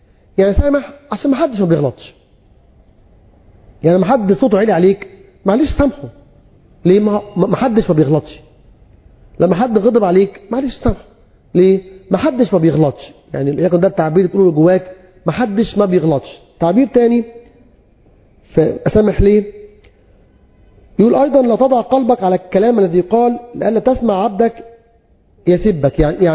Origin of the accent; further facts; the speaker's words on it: Egypt; برضه حاجه فينا كمصريين يعني طبعا ازاي اسمع نصيحه الاخر؟